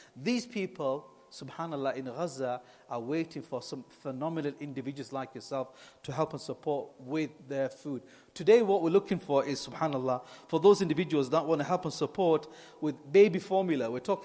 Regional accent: United Kingdom; I said, I'm from Britain.

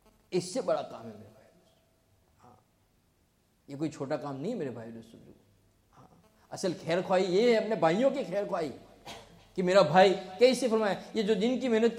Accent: India; मेरे भाई दोस्तों, हम हिंदुस्तान से आए हैं

